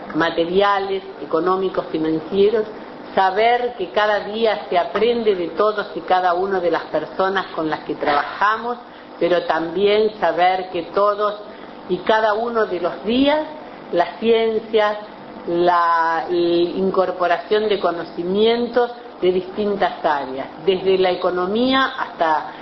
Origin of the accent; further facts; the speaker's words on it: Uruguay; como uruguayas y uruguayos, vamos a querer colaborar con Paraguay